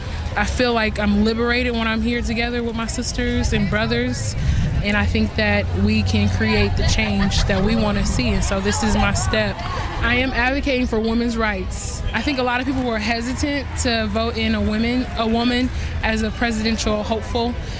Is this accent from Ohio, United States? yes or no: no; Fort Wayne, Indiana, United States; now in Bloomington, United States; Well, I'm originally from Fort Wayne, and I live and work in Bloomington. What brings me here today is the fact that I'm African-American